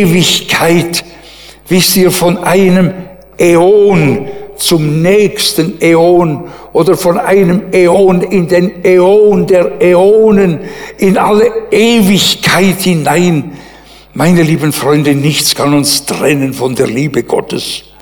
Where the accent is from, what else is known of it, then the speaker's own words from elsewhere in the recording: Switzerland; ich wurde da als Schweizer, wisst ihr, als satter Schweizer, dem es immer gut gegangen ist, immer kleiner